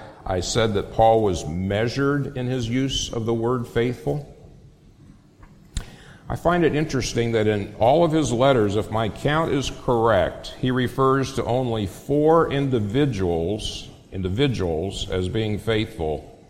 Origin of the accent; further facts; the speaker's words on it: Phoenix, Arizona, United States; You're looking at a city guy. I was raised in Phoenix.